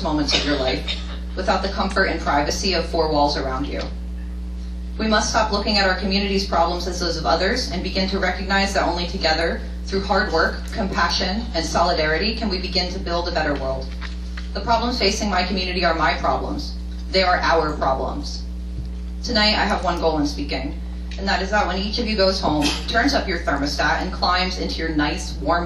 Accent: Easton, Pennsylvania, United States; I am from Easton. I do spend a great deal of time in Bethlehem, and I happen to love this city.

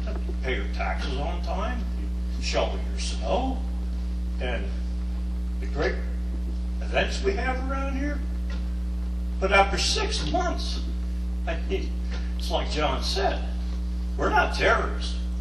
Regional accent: Bethlehem, Pennsylvania, United States; I was born and raised in Bethlehem. Pop was a steel worker.

